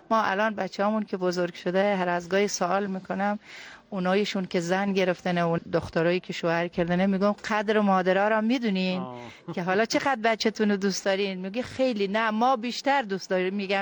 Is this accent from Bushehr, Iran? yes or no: yes; Bushehr, Iran; now in Shiraz, Iran; ما بچه استان بوشهر، بچه تنگرمیم. ولی الان نزدیک به 20 ساله که بله شیراز زندگی میکنیم.